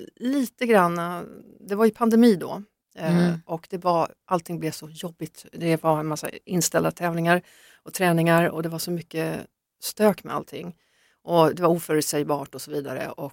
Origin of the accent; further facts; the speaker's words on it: Åkersberga, Stockholm County, Sweden; Jag har ju norrbottniska rötter, absolut. Men jag är uppvuxen utanför Stockholm, bott merparten av mitt liv där.